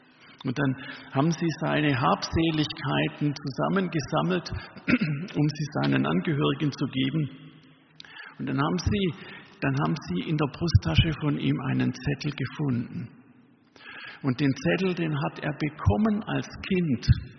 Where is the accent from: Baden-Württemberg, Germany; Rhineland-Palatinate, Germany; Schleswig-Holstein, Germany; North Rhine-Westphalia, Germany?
Baden-Württemberg, Germany; Nun sage ich das als Schwabe, und die Schwaben, die haben ja ein Problem.